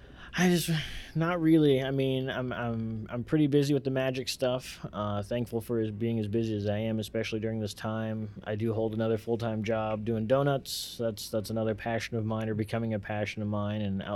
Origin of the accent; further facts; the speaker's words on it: Iowa, United States; There was none that I knew personally in my small town that I grew up in Iowa.